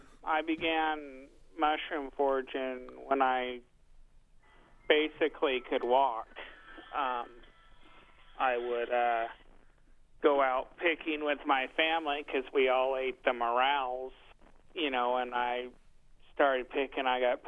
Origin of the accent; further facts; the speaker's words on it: Klamath Falls, Oregon, United States; I grew up in a little town called Klamath Falls, Oregon. It's in southern Oregon. It's about 12 miles from the California border by Crater Lake